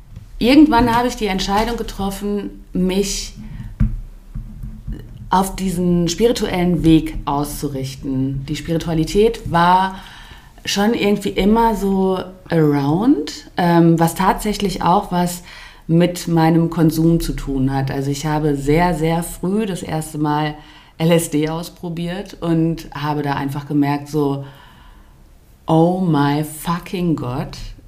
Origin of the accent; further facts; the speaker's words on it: North Rhine-Westphalia, Germany; also born or lived in Cologne; now in Switzerland; Ich bin nach 21 Jahren Leben in Köln dann zurück in meine Heimat, ins Sauerland, gezogen. Und bin dann eben im letzten Jahr hier in der Schweiz gelandet.